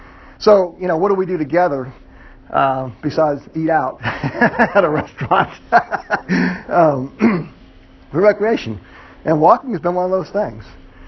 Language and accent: English; Phoenix, Arizona, United States; I'm from, Sandy and I are both from the west. We're from the Phoenix area.